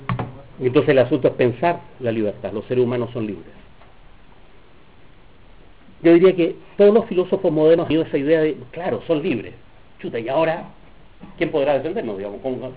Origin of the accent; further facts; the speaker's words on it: Chile; yo soy chileno, no, nunca he podido evitarlo, he tratado de nacionalizarme nigeriano varias veces, pero soy chileno